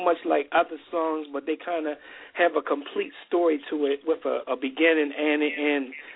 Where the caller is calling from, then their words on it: Virginia Beach, Virginia, United States; I'm calling from Virginia Beach.